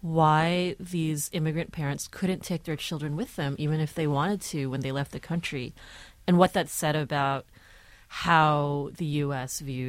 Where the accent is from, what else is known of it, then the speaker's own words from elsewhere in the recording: New Jersey, United States; My short stories are a lot about growing up in New Jersey and also a lot about Chinese-American families as well.